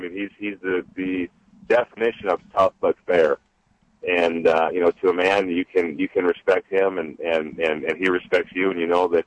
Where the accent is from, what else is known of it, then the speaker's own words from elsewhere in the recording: Minnesota, United States; but I was born and raised in Minnesota.